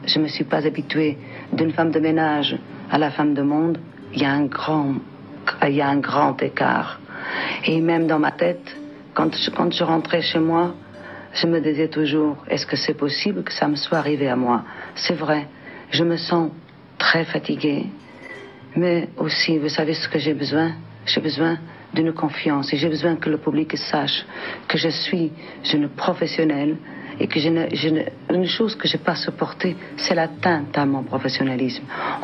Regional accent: Portugal; moved away; Je suis une Portugaise, une émigrée, comme tous les autres.

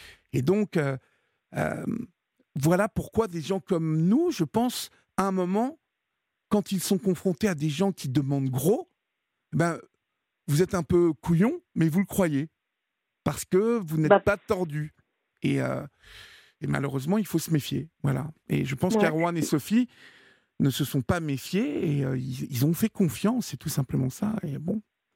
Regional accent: Normandy, France; comme on dit chez moi, en Normandie.

